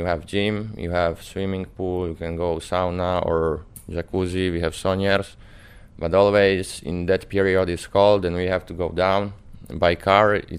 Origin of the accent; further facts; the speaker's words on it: Slovakia; English is a second language; Oh well, that is an old team. My hometown. I just said, okay, I grow up there, let's to help them some way.